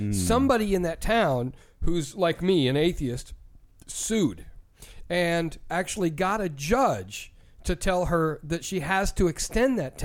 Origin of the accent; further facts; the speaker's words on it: United States; I used to think of myself as a liberal. Now I think of myself as an American.